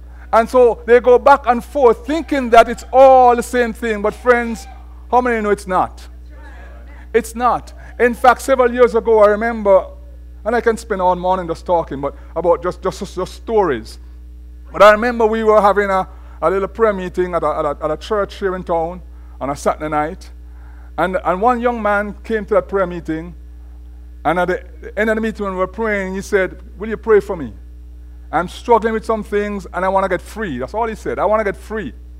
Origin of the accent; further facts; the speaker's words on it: Jamaica; now in United States; When I came from Jamaica to this country, for some reason I thought that, you know, in Jamaica we have a lot of witchcraft